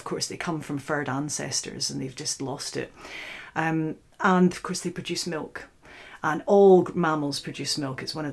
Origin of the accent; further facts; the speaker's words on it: Scotland, United Kingdom; now in Oxford, United Kingdom; I'm originally from the Scottish Highlands, but I now work as a researcher at the Oxford University Museum of Natural History.